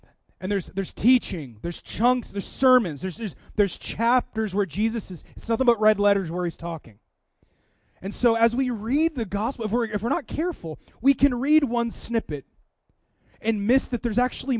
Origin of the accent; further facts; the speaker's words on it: Seattle, Washington, United States; now in Wichita, United States; I grew up in Seattle, which is very unchurched. Up there, you're the weirdo if you go to church.